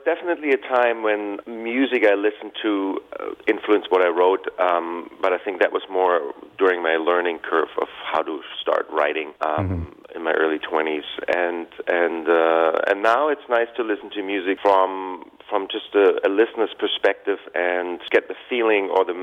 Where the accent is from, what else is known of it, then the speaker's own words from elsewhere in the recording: Germany; English is a second language; when I grew up in Germany